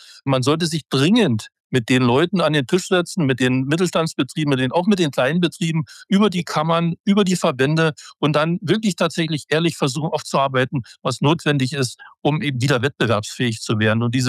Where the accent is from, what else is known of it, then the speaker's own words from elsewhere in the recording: East Germany, Germany; Und ich bin ja in der DDR groß geworden. Ja, ich habe die Planwirtschaft miterlebt